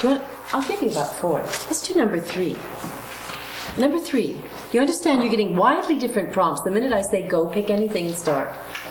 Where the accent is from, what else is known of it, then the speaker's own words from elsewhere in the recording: Seattle, Washington, United States; also born or lived in Edmonton; I'm from Edmonton, Alberta, and grew up in Seattle, Washington, and came here first in 1962